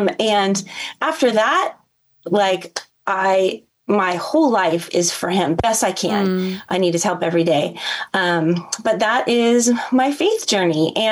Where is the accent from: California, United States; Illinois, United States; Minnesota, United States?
California, United States; I'm in Southern California, Ventura County, right next to the border of LA County, and went to the local high school here